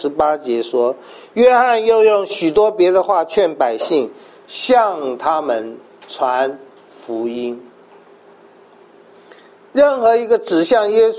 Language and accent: Chinese; China; 我们中国人也在想过洁净或圣洁的生活。